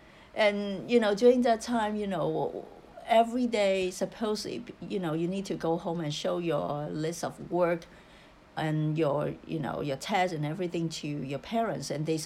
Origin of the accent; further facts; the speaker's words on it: Hong Kong; So I grew up in Hong Kong, which is a Chinese society.